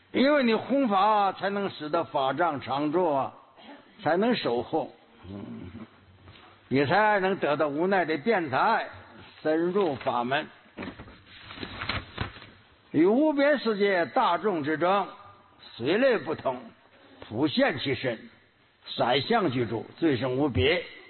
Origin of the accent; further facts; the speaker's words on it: Quanzhou, Fujian, China; 是我们泉州人啊